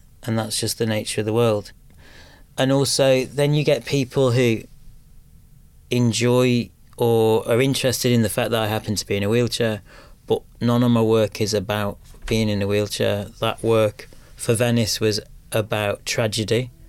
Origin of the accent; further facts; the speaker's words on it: Chester, North West England, United Kingdom; I grew up in Chester in the northwest of England.